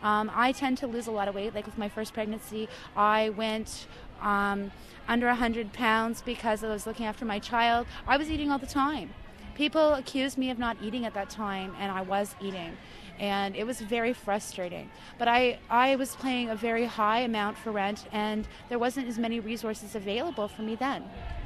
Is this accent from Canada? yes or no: yes; Ontario, Canada; born there; I'm a 33-year-old woman. I was born in Ontario.